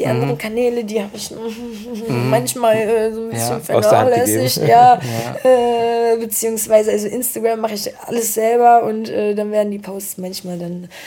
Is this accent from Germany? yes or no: yes; Northern Germany, Germany; ich bin ja auch ein Kind des Nordens